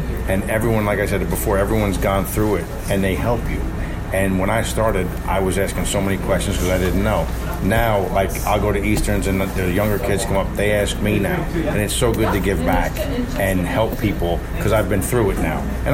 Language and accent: English; New Jersey, United States; I'm from New Jersey originally.